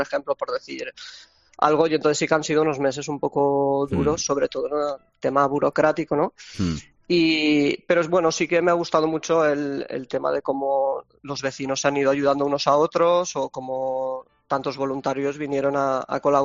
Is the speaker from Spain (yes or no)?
yes; Algemesí, Valencian Community, Spain; soy de Algemesí.